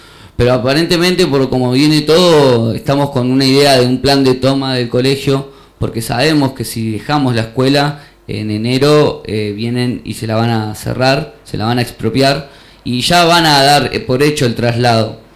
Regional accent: Buenos Aires, Argentina; Yo soy de acá, de Boedo, Almagro, de esta comuna, y puedo ver que desde que llegué a este lugar

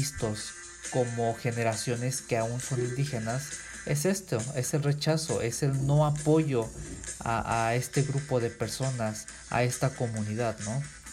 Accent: Mexico; quiénes somos como mexicanos, de dónde venimos y quiénes somos como mexicanos

